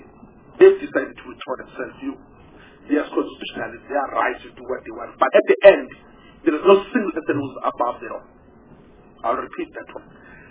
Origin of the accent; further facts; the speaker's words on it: Mpumalanga, South Africa; I am from Bumalanga.